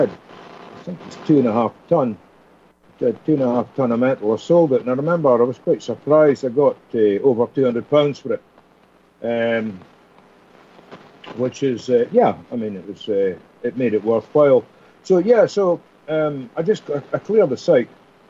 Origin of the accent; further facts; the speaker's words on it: Aberdeen, Scotland, United Kingdom; I was brought up in Aberdeen, which is it's the third biggest city in Scotland after Glasgow and Edinburgh. And it's also, Aberdeen's also the oil capital of Europe. It's an oil city connected with North Sea oil and stuff.